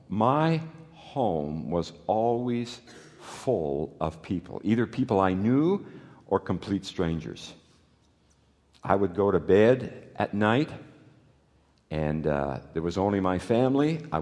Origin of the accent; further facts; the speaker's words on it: Canada; also born or lived in Netherlands; My family, growing up in Canada